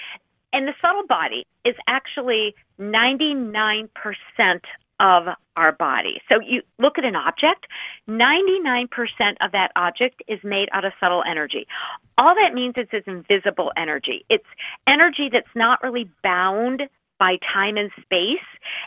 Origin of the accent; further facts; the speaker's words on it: Minnesota, United States; You can put your feet like in the dirt in Minnesota. I am from Minnesota.